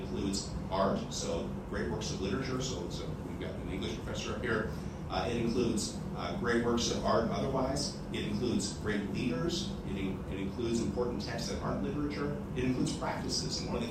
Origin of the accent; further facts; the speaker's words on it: United States; I grew up in the United States, we seem to be doing self-government pretty well